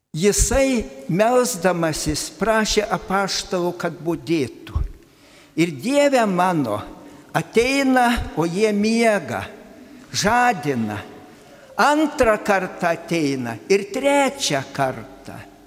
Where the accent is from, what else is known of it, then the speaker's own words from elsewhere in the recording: Aukštaitija, Lithuania; O aš pasakysiu, mes aukštaičiai ypač minime Dievo tarną Alfonsą Lipniūną.